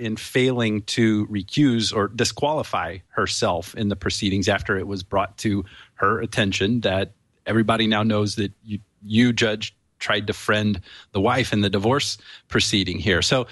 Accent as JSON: {"language": "English", "town": "Bedford", "region": "Indiana", "country": "United States", "tie": "born or raised there", "said": "I'm thinking back, you know, my hometown, Bedford, Indiana."}